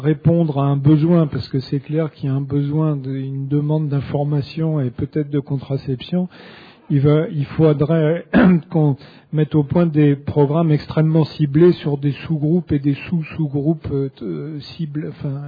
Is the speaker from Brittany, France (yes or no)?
yes; Brittany, France; on les a encore dans des coins reculés, comme chez moi en Bretagne